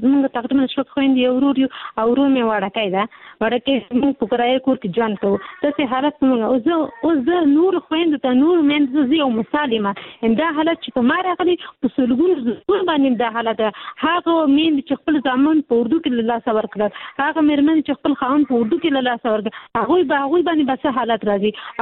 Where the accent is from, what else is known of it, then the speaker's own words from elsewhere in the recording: Peshawar, Khyber Pakhtunkhwa, Pakistan; زما پیدایش په پېښور کې شوې ده زه په پېښور کې لوی شوې